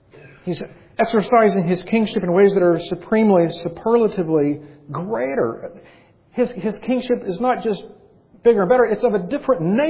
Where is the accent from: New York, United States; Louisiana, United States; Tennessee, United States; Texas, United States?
Texas, United States; I was born and raised in Texas, so the whole thing seems sort of absurd to me.